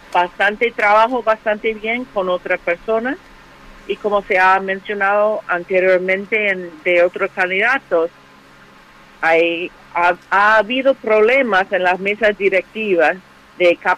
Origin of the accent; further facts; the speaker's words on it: Los Angeles, California, United States; now in San Pedro, United States; Yo soy nativa de Los Ángeles. Aquí vivo en San Pedro, en el puerto. Una área de Los Ángeles